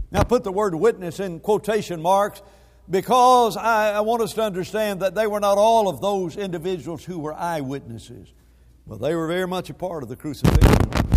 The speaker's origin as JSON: {"language": "English", "town": "Huntsville", "region": "Alabama", "country": "United States", "tie": "born or raised there", "said": "I remember as a child growing up in Huntsville"}